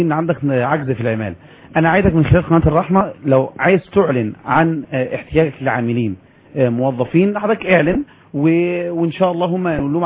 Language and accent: Arabic; Mansoura, Dakahlia, Egypt; انا اصلا من المنصوره فما اعرفش اصلا ان عندنا في الدقهليه حاجه اكبر من كده